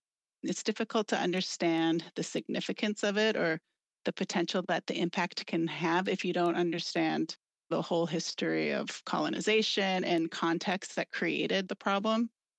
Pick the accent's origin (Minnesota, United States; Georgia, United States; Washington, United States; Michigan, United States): Minnesota, United States; Cass Lake; now in Stillwater, United States; I grew up at the Leech Lake Reservation born and raised in Cass Lake. I live in Stillwater, and yeah, I'm a citizen of the Boys Fort Band of Ojibwe.